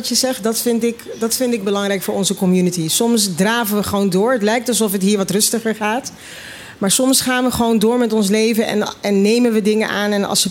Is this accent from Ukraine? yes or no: no; Curaçao; Ik kom zelf uit Curaçao en daar ken ik het ook.